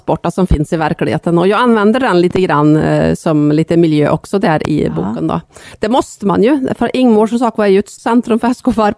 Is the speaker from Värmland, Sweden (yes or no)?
yes; Värmland, Sweden; Så använder jag Ingmar som miljö. Ja. Det är ju min hemby, uppväxtby utanför Sunne.